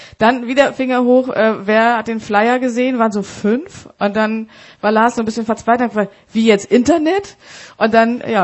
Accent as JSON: {"language": "German", "region": "Bremen", "country": "Germany", "said": "Aus Bremen."}